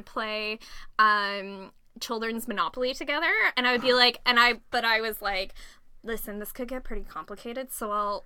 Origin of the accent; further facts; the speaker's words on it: Ontario, Canada; No, it was in Toronto, because I'm from Ontario.